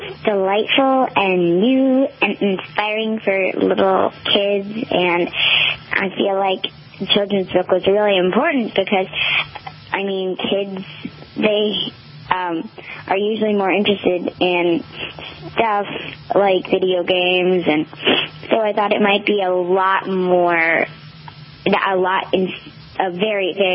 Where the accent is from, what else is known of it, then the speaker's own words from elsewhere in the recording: Fairfax, California, United States; So I just set up my lemonade stand at my hometown and in Fairfax, California. And it's a little near San Francisco.